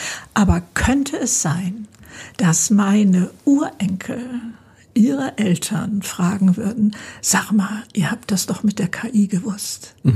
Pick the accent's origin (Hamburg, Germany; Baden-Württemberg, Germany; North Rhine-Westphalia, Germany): Hamburg, Germany; als Hamburger